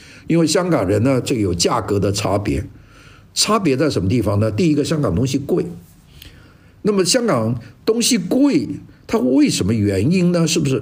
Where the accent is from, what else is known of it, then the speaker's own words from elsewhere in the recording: Guangdong, China; 清明节呢就是祭祖了，拜山了，我们广东人叫做